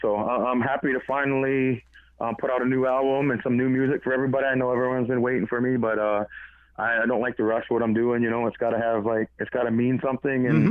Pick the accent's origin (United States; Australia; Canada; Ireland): Canada; Six Nations, Ontario; I'm Mohawk from Six Nations.